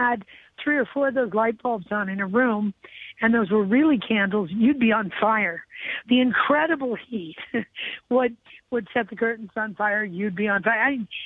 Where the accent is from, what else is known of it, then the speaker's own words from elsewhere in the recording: Midwest, United States; I grew up in the Midwest.